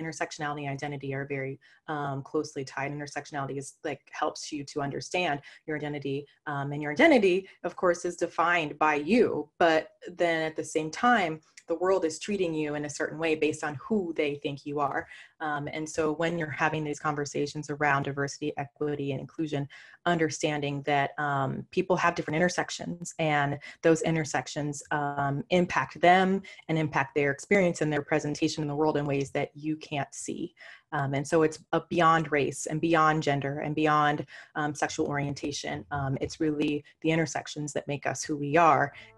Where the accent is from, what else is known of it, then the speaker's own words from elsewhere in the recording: Midwest, United States; I'm in Southern California, I grew up in the Midwest, I'm educated.